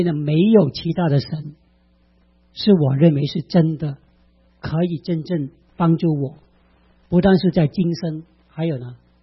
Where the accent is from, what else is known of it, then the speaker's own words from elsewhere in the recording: Guangdong, China; 我们广东人啊，在香港有一个神仙